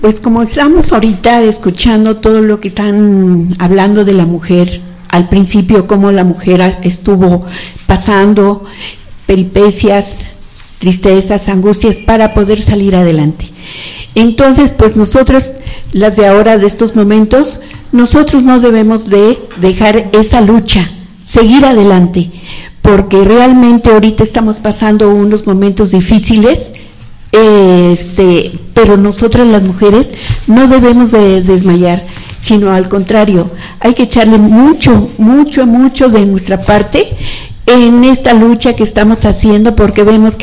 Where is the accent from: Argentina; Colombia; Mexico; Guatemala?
Mexico; lo que realmente nos corresponde como mexicanos.